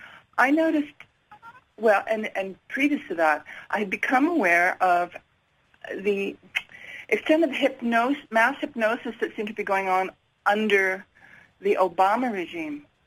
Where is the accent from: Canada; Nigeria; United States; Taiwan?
Canada; Montreal, Quebec; now in Kamloops, Canada; I'm from Montreal, but I can't really go back there.